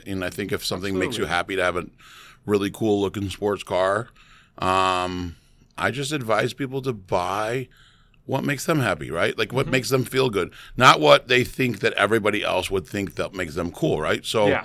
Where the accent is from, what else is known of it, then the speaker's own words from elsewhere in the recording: St. Louis, Missouri, United States; and I grew up on baseball because I grew up in St. Louis